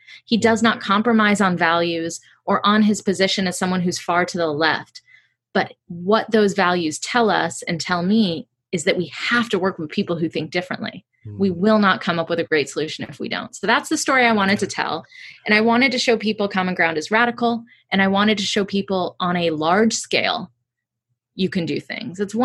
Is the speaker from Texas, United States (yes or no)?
no; Georgia, United States; Right, and I grew up in Georgia, and everyone knew me in my school. It's funny, I grew up in DeKalb County